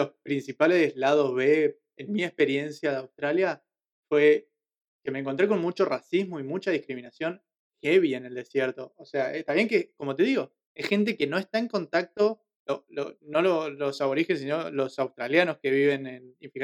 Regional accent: Argentina; ella es mi novia, somos los dos de Argentina.

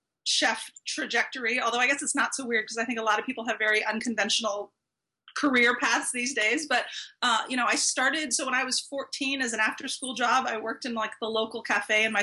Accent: California, United States; now in Los Angeles, United States; So I'm from Northern California. I am a Northern California girl through and through, but I grew up north of San Francisco in Sonoma County, and then moved down to LA to finish college and have been here really, really ever since

